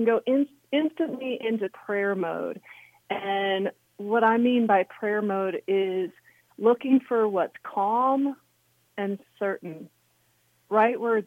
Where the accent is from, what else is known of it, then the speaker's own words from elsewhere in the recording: Houston, Texas, United States; I remember I grew up in Houston, Texas, and we had just pulled up to a gas station.